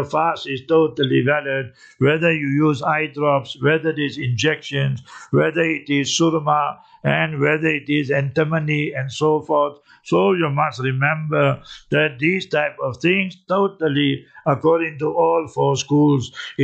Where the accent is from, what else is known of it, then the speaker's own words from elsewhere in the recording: India; I said, gee, I came from India.